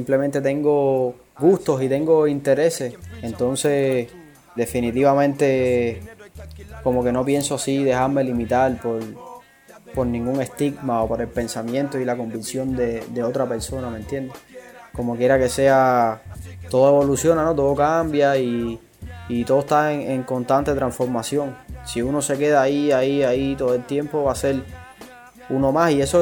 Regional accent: Cuba; Yo feliz porque al final esta es mi tierra, ¿me entiendes?

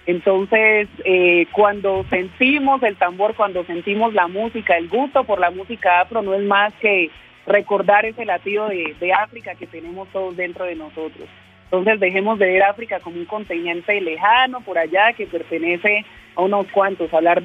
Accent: Bogotá, Colombia; born there; Yo nací aquí en Bogotá, mi familia es del Chocó, pero pues aquí en Bogotá me relaciono con muchos amigos que nacieron en el Chocó

